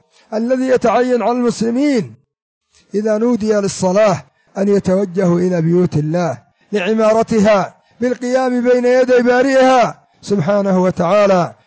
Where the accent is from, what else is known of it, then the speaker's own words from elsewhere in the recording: Yemen; كثير من الناس عندنا في اليمن هذا من المصلين